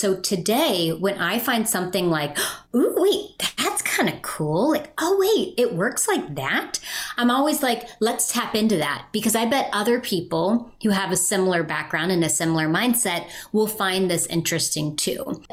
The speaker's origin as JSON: {"language": "English", "region": "Appalachia", "country": "United States", "said": "I come from Appalachia, I come from a region of the country that is very unique. I come from coal country."}